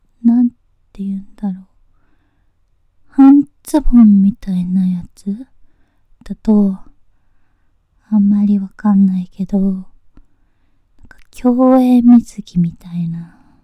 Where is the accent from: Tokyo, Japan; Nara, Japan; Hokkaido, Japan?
Tokyo, Japan; 東京都出身です。